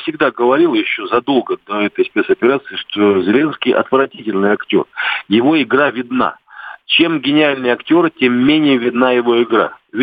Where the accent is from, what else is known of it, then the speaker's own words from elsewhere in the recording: Ukraine; Но самое-то интересное, что я сам с Украины. Я там родился и вырастал.